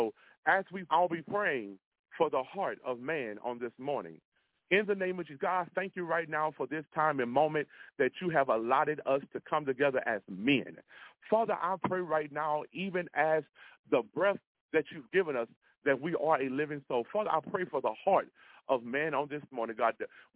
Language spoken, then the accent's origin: English; Louisiana, United States; my wife and I, we are from Louisiana.